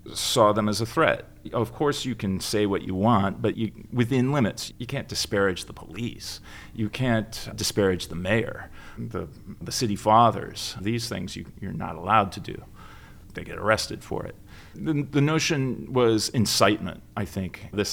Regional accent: Wisconsin, United States; It certainly wasn't the case where I grew up in Wisconsin. You just never saw that.

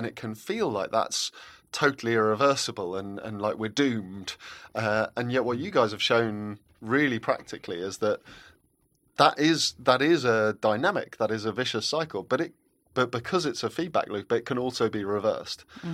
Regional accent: London, United Kingdom

